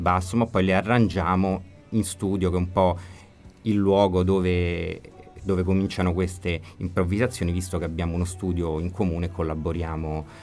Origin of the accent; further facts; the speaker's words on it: Rome, Lazio, Italy; veniamo da Roma e proponiamo la nostra musica.